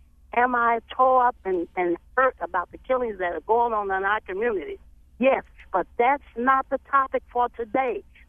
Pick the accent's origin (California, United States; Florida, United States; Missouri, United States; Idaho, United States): Missouri, United States; St. Louis; I grew up in St. Louis, and let me tell you something.